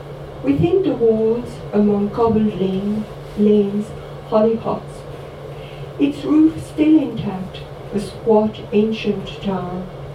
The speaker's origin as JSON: {"language": "English", "town": "Paris", "region": "Île-de-France", "country": "France", "tie": "born or raised there", "second_language": "English", "said": "For me, growing up in Paris, water came from the tap"}